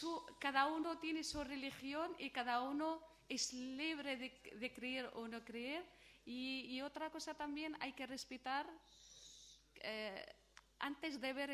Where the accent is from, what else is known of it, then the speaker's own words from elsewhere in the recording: Morocco; now in Spain; yo soy de Marruecos, tengo aquí más de 15 años, pero sé la cultura española